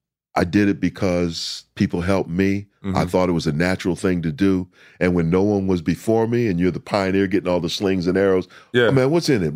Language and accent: English; St. Paul, Minnesota, United States; I grew up in St. Paul, Minnesota. A lot of people invested time, money in me.